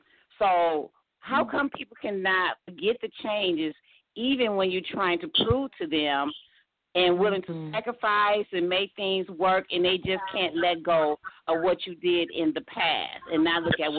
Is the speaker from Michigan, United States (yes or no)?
yes; Detroit, Michigan, United States; I'm from Detroit.